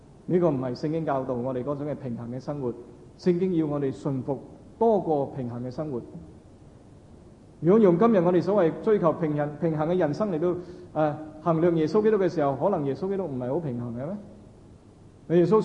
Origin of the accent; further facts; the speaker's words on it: China; 我们中国人说哇这个人很有天才